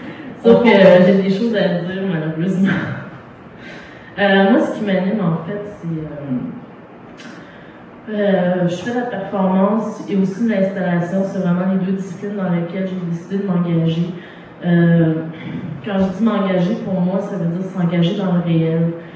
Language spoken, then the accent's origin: French; Quebec, Canada; oui, je suis québécoise